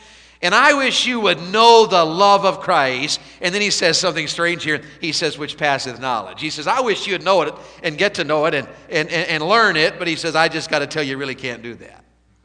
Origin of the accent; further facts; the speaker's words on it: Tennessee, United States; I was raised in Tennessee, you know. I don't listen to country music, but country music was very big where I grew up.